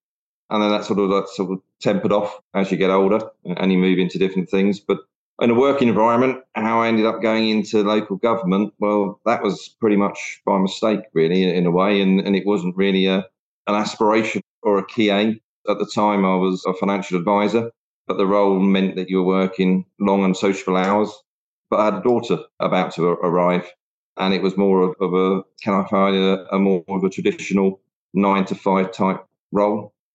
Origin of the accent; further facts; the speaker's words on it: Enfield, London, United Kingdom; also born or lived in Zambia; I am officially a Cockney. I was born in Homerton Hospital, so I can actually put that claim to fame. But family soon moved out to Enfield when I was extremely young. And then we moved to Africa.